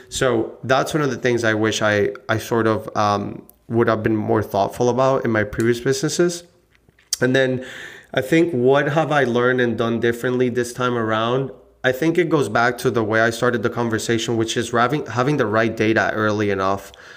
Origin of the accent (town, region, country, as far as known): Puerto Rico; born or raised there